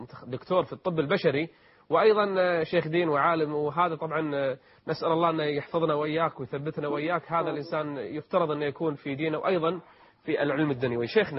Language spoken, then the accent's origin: Arabic; Kuwait; وراح تشوفون تقرير مصور عن عدد حالات الإيدز عندنا بالكويت